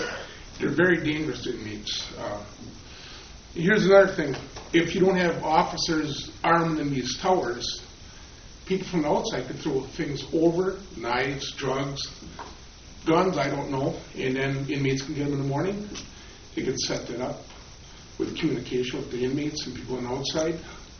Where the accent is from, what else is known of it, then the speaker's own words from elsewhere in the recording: Kewaunee, Wisconsin, United States; I'm from Kewaunee, Wisconsin.